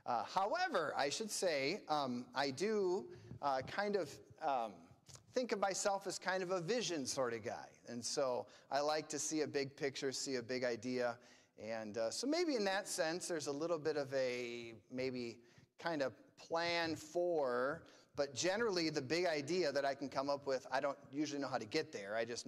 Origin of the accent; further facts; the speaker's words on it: Brooklyn Center, Minnesota, United States; both my wife and I grew up in Minnesota. My wife is from the St. Cloud area. I'm from Brooklyn Center, so just a stone's throw away from Straight Gate.